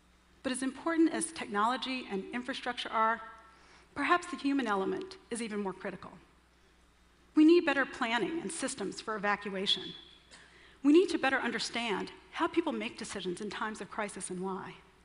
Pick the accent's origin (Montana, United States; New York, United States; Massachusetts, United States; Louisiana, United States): Louisiana, United States; New Orleans; Skyline of my hometown, New Orleans. It was a great place to grow up